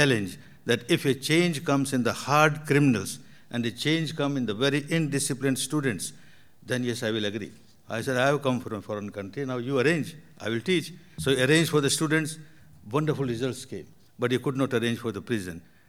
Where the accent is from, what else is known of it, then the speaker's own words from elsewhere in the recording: Myanmar; moved away as an adult; now in India; When I came from Burma to India, I gave a course in Mahatma Gandhi's center